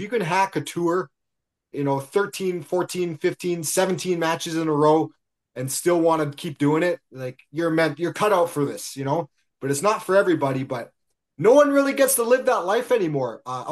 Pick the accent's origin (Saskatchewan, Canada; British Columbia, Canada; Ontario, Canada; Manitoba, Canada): Saskatchewan, Canada; Regina; My hometown.